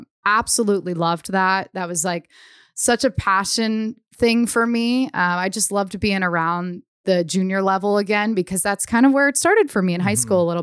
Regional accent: Ohio, United States; also born or lived in Pittsburgh, Pennsylvania; So I grew up in Ohio, born in Pittsburgh.

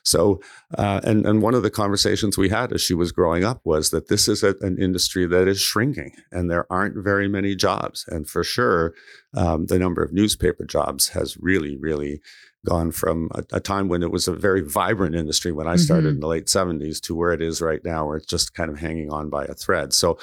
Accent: Toronto, Ontario, Canada; hockey became part of the Saturday morning routine for me as a child growing up in Toronto

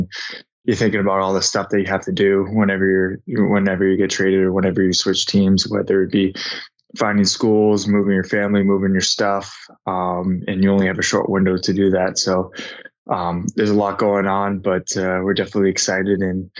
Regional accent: Biddeford, Maine, United States; now in Boston, United States; He has a place in Kennebunk, where I grew up in Biddeford, the next town over.

